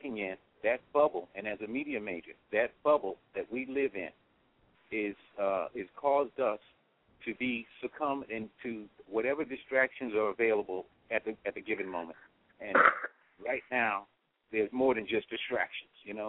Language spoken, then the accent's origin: English; Bronx, New York, United States; God is blessed me. I grew up in the South Bronx, so, you know, go figure.